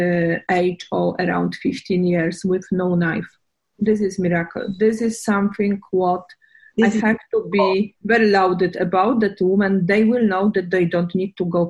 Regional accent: Silesian Voivodeship, Poland; English is a second language; It's not far away from my hometown and close to airport in Katowice.

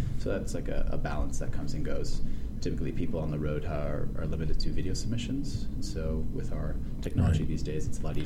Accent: San Diego, California, United States; And I'm from San Diego, so I'm a baby when it comes to cold weather.

